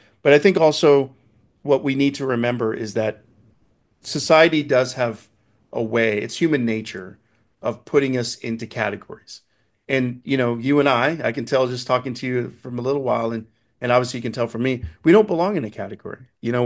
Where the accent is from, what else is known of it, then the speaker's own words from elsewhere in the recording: Toronto, Ontario, Canada; streets of Toronto. I'm from Toronto, Canada.